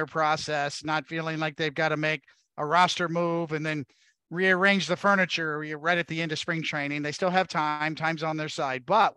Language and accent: English; New York, United States; We watch them. We're from New York. It's our team.